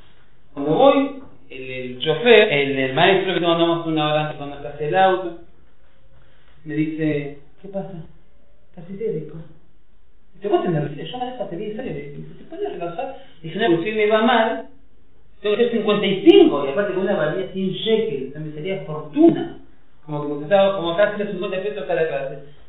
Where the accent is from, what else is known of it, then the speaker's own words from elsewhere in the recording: Argentina; Gente, yo soy de Argentina, así firme.